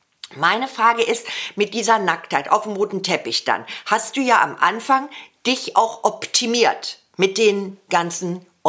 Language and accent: German; West Germany, Germany; ich bin aus dem Westen